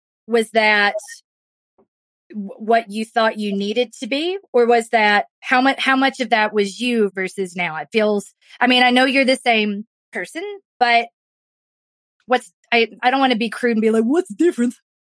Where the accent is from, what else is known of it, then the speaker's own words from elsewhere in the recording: the South, United States; accent: Southern; something I've never been able to do with my Southern accent. Yeah, I'm Southern, you know